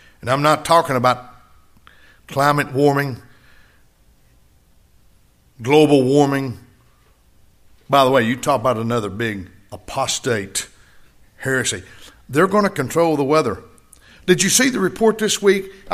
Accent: Mississippi, United States; I grew up in Itawamba County. Fulton is the county seat of Itawamba County.

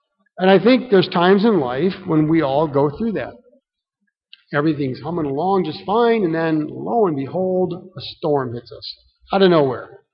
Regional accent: Michigan, United States; Growing up in Michigan, I knew some people in church that were avid fishermen.

